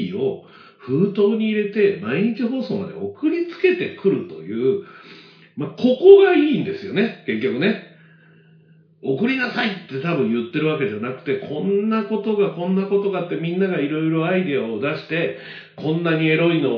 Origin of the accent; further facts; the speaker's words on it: Kyoto, Japan; 僕京都ですから KBS 京都ならバッチリ入るんですけど、